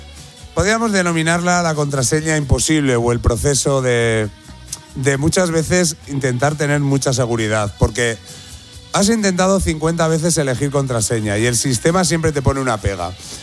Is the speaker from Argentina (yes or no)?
no; Salamanca, Castile and León, Spain; Yo soy como soy de Salamanca, pues soy como un cerdo, ¿no?